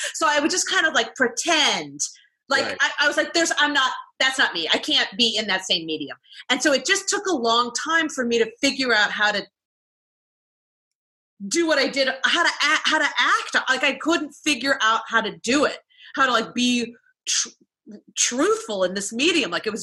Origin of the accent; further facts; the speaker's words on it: Cleveland, Ohio, United States; I grew up in Ohio, like in Cleveland. Like, there was like no way possible.